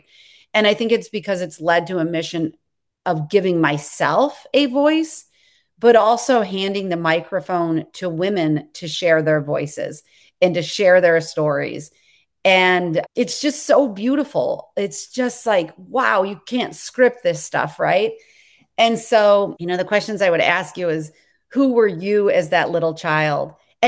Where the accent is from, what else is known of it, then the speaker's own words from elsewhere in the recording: Indiana, United States; I grew up in Indiana, so it was a colder climate.